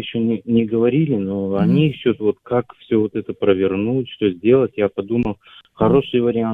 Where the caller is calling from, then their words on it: Cherepovets, Vologda Oblast, Russia; Я звоню из Череповца.